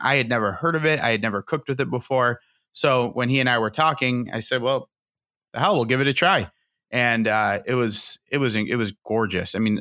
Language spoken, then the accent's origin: English; Chicago, Illinois, United States; I come from Chicago.